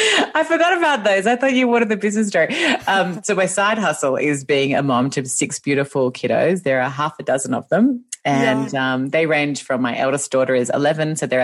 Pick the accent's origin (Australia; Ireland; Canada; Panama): Australia; now in Los Angeles, United States; you can hear from my voice and my accent that I'm not from here. I'm Australian originally, and I moved to Los Angeles 5 years ago now. So we've been living here in California for 5 years